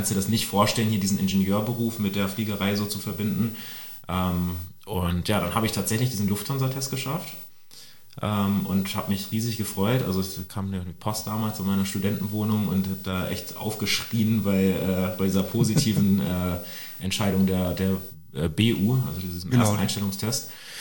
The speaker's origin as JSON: {"language": "German", "town": "Celle", "region": "Lower Saxony", "country": "Germany", "tie": "born or raised there", "said": "Ich bin in Celle aufgewachsen, also relativ nah an Hannover. Und da war ich 14"}